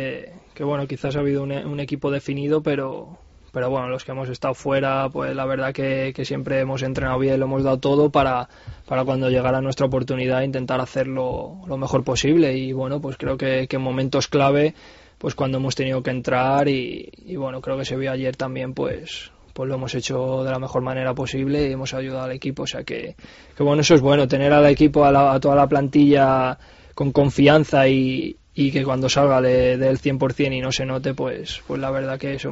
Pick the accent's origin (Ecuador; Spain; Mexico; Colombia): Spain; Salamanca, Castile and León; Siempre se te queda ese ser un chico de Salamanca, de la ciudad